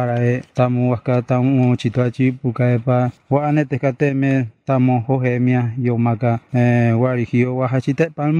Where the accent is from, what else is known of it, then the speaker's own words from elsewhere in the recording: Miramar, Mexico; born there; tengo 47 años, nací en Miramar, en 1958, 9 de febrero.